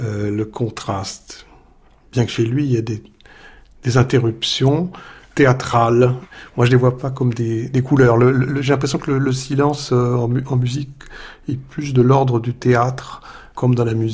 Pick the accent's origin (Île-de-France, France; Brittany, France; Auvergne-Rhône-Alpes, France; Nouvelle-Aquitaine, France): Île-de-France, France; Paris; born there; je suis né en 1964 à Paris et je suis musicien claveciniste.